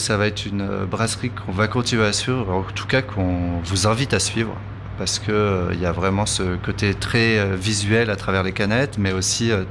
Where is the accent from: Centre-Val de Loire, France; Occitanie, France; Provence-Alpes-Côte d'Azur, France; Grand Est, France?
Grand Est, France; Charleville-Mézières; Moi, je suis de Charleville-Mézières, donc près de la frontière belge.